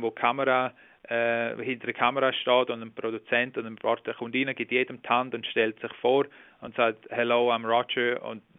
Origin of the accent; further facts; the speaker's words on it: Germany; für mich als Schweizer, ist es natürlich ganz speziell